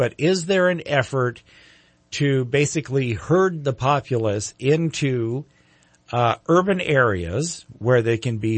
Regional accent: California, United States; When I told people I was from Northern California, they say, oh, San Francisco? No. Fresno? No.

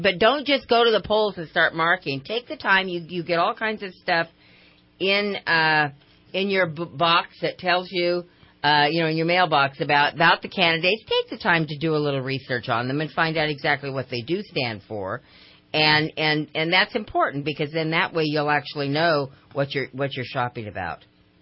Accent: Idaho, United States; My parents were Democrats. I was born and raised in Idaho

